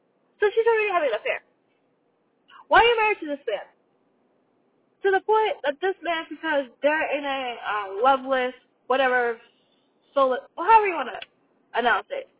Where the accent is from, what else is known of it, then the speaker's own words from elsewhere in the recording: Montreal, Quebec, Canada; I am French Canadian. I'm Canadian. I am from Montreal, Quebec. I am from Montreal, Quebec.